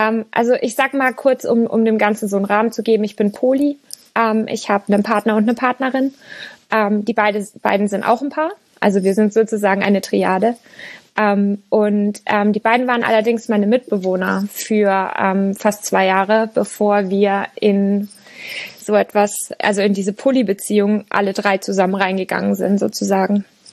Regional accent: Bavaria, Germany; moved away as an adult; Ich komme eigentlich aus Unterfranken.

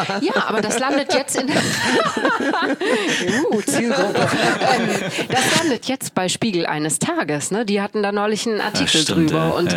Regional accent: Düsseldorf, North Rhine-Westphalia, Germany; born there; ich bin in Düsseldorf geboren

